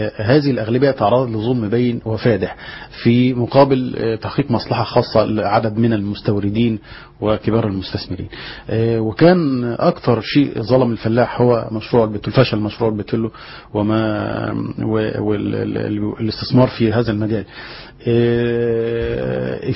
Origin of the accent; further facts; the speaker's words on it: Egypt; عندنا في مصر